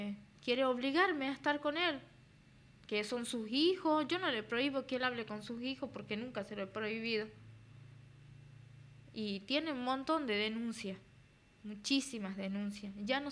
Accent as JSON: {"language": "Spanish", "region": "Mendoza", "country": "Argentina", "lives_now": "Chilecito, Argentina", "said": "de Mendoza."}